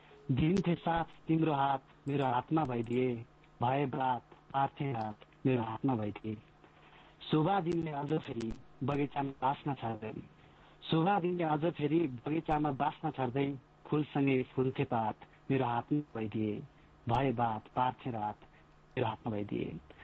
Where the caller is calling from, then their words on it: Koshi Province, Nepal; म चितामनबाट झापा बिटाङबाट